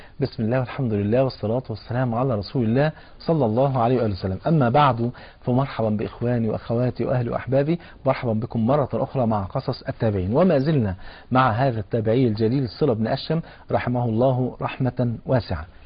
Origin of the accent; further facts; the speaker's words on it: Egypt; بلغتنا كمصريين يقول له خف بقى